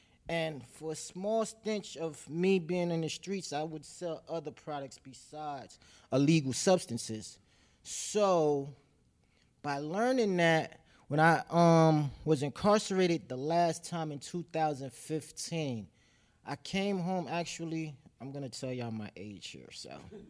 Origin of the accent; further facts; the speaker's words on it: New Jersey, United States; I didn't grow up in this area. I grew up in North Jersey